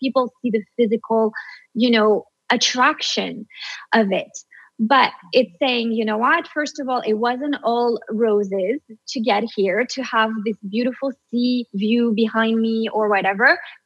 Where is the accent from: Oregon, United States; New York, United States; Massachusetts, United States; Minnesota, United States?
New York, United States; especially because I'm from New York, is the pace of life.